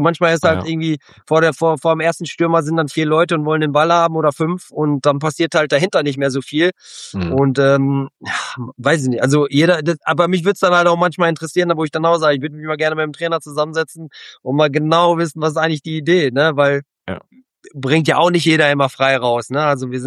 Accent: Dortmund, North Rhine-Westphalia, Germany; Also das sag ich auch als Dortmunder

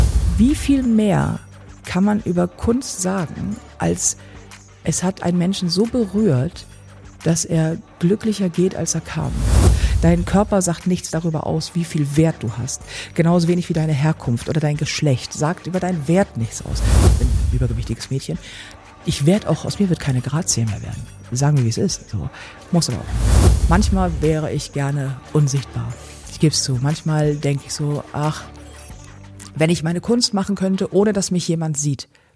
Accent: Hamburg, Germany; Ich bin in Eimsbüttel geboren. So, also bin richtig so in der Mitte, dann auch sehr lange da gelebt, bis ich dann irgendwann weggezogen bin, ganz weit weg nach Barmbek, war meine erste Wohnung und dann jetzt mittlerweile Winterhude.

